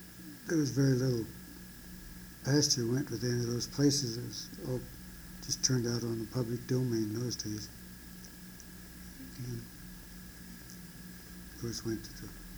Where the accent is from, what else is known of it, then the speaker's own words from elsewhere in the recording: Sidney, Nebraska, United States; born there; now in Kremmling, United States; Well, I'm … I was born in Sidney, Nebraska, August